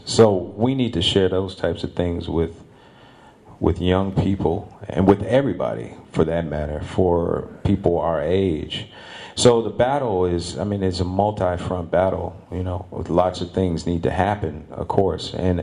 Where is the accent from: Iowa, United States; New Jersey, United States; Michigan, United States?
Michigan, United States; Detroit; You know, I grew up in Detroit too, and I'd say that 60% of my family is or was in prison.